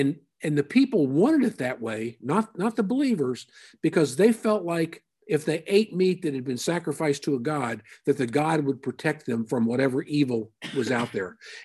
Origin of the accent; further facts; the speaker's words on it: Kentucky, United States; I know Vicki and I grew up in Kentucky, and other than fast horses and beautiful women, there's a couple of other things that Kentucky's known for.